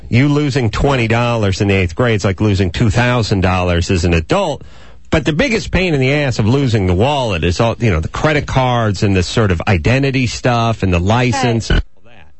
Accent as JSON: {"language": "English", "town": "North Hollywood", "region": "California", "country": "United States", "said": "Like, I'm from North Hollywood."}